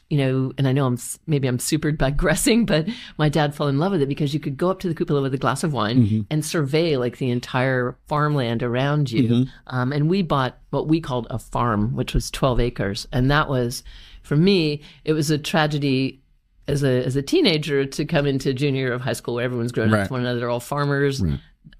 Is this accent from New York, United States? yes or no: no; South Bend, Indiana, United States; Well, I was born in South Bend, Indiana.